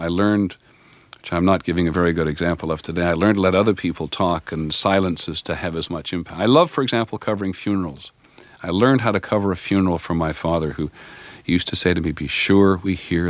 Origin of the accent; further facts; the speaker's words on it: Toronto, Ontario, Canada; now in United States; when I grew up in Toronto, we wanted something exciting to do. We went to Buffalo.